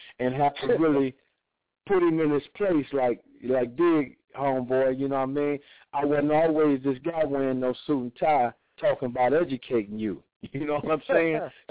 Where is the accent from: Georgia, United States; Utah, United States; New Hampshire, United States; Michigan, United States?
Michigan, United States; Detroit; my autobiography, The Streets Don't Love You Back, growing up in Detroit, you know.